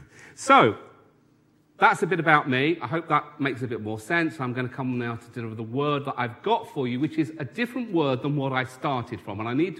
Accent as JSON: {"language": "English", "town": "Tottenham", "region": "London", "country": "United Kingdom", "said": "I'm originally from Tottenham. I'm from North London. You might hear a bit of my accent every now and again."}